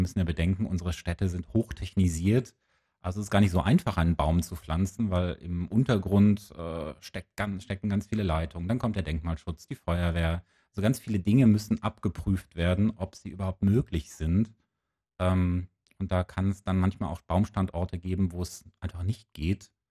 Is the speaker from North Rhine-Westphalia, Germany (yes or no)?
yes; North Rhine-Westphalia, Germany; now in Potsdam, Germany; Ich komme aus der Nähe von Aachen, also aus dem anderen Ende von Deutschland. Habe dann in Bonn und Rom studiert, Kunstgeschichte, wow. Geschichte und Politik. Bin dann nach Potsdam gekommen